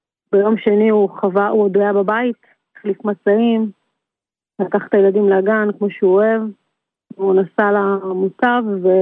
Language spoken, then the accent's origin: Hebrew; Haifa, Haifa District, Israel; גדלנו בחיפה, להורים מדרום אמריקה